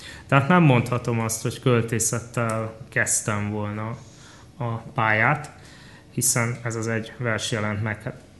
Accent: Budapest, Hungary; Ugye budapesti vagyok, de miskolci kötődéseim irodalomban eltagadhatatlanok.

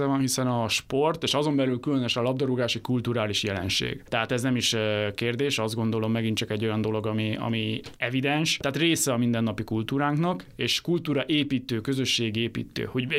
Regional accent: Hungary; Nem azért szurkolunk a magyar válogatottnak, mert meg fogja nyerni a világbajnokságot, hanem mert magyarok vagyunk.

